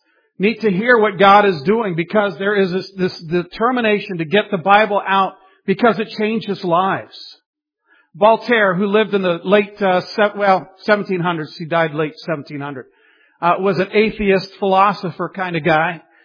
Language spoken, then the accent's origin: English; Dallas, Texas, United States; born there; I was born in Dallas. I really don't remember